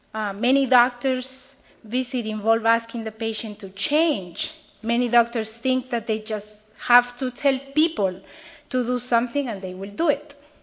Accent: Peru; moved away as an adult; I am from Peru. I came here when I was 20, and I know how to survive in this country.

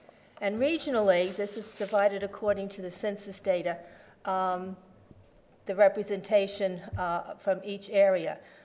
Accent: Long Island, New York, United States; we're from all over New York State. I'm from Long Island.

